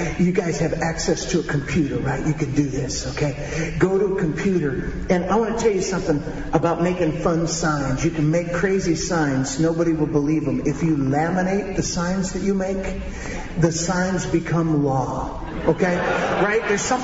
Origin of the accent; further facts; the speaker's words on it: Chicago, Illinois, United States; I'm from Chicago too, my friend.